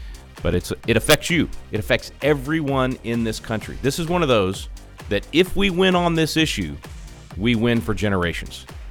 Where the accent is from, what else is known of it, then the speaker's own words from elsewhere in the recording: Texas, United States; It's also an issue that's at the forefront in my home state of Texas.